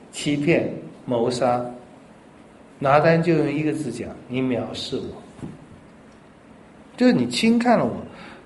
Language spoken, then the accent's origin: Chinese; China; 但太监没有尊荣，我们中国人不会看得起他的